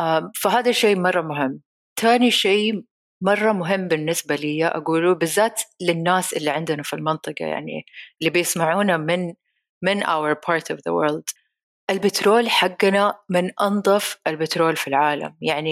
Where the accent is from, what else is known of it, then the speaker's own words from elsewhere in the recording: Saudi Arabia; إحنا عندنا في السعودية دائما أفكر نفسي